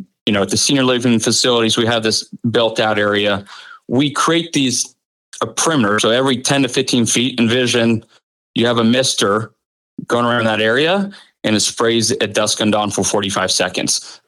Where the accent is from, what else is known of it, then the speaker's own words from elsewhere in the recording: Dallas, Texas, United States; I'm originally from Dallas, Texas.